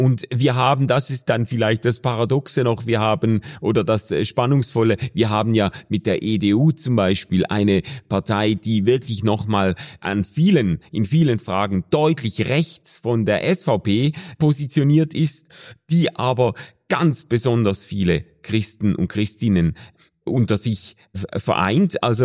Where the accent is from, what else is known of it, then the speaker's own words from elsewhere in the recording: Switzerland; zu dem ich jetzt als Schweizer quasi mit Blick über die Grenze wahrscheinlich mich nur vorsichtig äußern sollte.